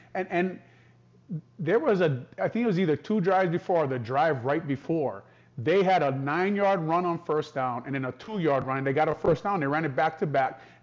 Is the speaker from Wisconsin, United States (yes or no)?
no; Hawaii, United States; I grew up with him in Hawaii.